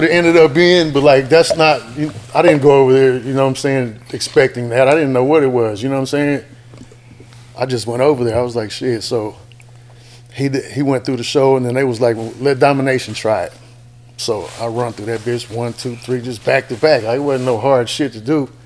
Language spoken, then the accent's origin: English; LaPorte, United States; I grew up in LaPorte.